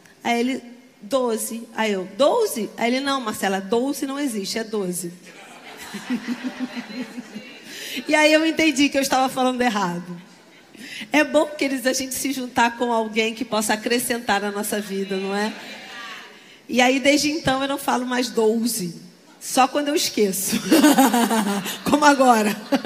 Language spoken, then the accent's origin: Portuguese; Rio de Janeiro, Brazil; Como uma boa carioca, 12.